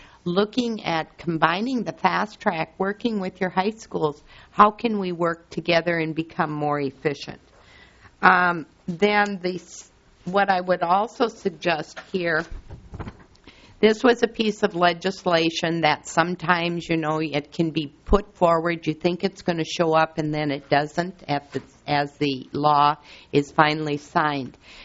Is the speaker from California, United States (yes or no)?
no; Marshall, Minnesota, United States; I come from Marshall, Minnesota, so every one of the people that talk from Greater Minnesota totally can understand where they're coming from for the lack of people out there.